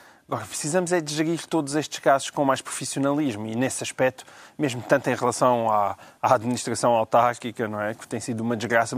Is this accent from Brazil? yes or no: no; Portugal; E os portugueses têm uma memória parecida com a minha, também sou português